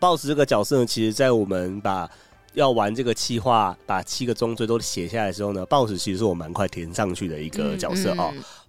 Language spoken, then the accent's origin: Chinese; Kaohsiung, Taiwan; now in Taipei, Taiwan; 你们不知道我来自高雄吗？